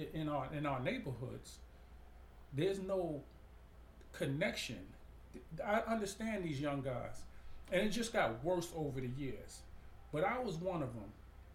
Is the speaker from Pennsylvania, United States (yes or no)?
no; Brownsville, New York, United States; But when growing up in Brownsville, we seen the Chinese people, the Arabic people. We seen everybody but us.